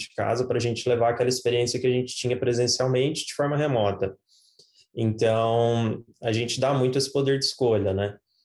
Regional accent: Uberlândia, Minas Gerais, Brazil; a gente é daqui de Uberlândia, né, a gente nasceu aqui

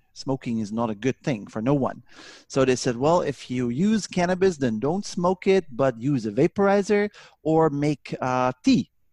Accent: Netherlands; In English, and I am from Holland, the Netherlands.

